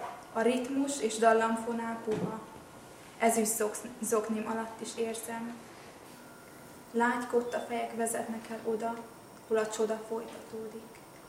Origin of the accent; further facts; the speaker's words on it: Budapest, Hungary; 1985. október 24-én születtem Budapesten, és azóta is ott élek, ott tanulok. Jelenleg az ELTE angol-magyar szakán vagyok, 4. éves hallgató.